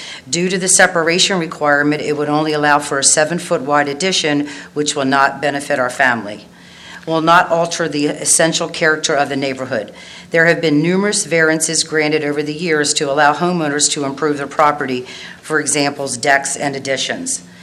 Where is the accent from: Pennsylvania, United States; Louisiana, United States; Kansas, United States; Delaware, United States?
Delaware, United States; Dover; I grew up in Dover, but we certainly vacationed a lot at the beach